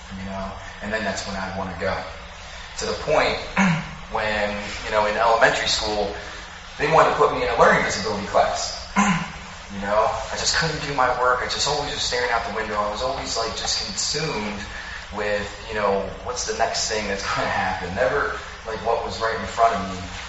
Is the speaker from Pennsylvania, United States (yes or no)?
yes; Philadelphia, Pennsylvania, United States; I'm from Philadelphia, South Philly. Most of the time, it was me and my mom and my sister. We grew up pretty poor.